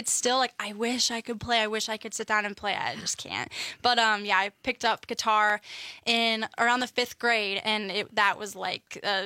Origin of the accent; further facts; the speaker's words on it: Lancaster, Wisconsin, United States; I grew up in Lancaster, Wisconsin. So it's about like an hour and a half from Madison.